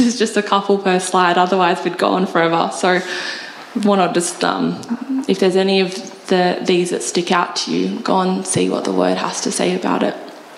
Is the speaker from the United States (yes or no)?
no; Australia; accent: Australian; and I'm going to, with my very Aussie accent